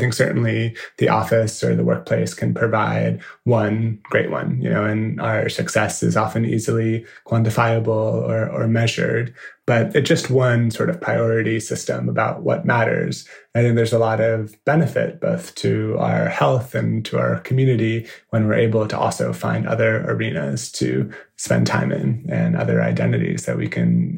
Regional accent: San Francisco, California, United States; a recruiter reached out to me about a job offer at a design agency based in San Francisco in my hometown.

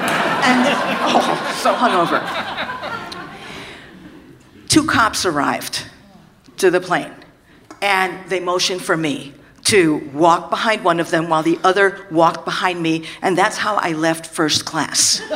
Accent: San Francisco, California, United States; You see, my origin was San Francisco. I'm from San Francisco, and so please check my itinerary. I have to go back to San Francisco.

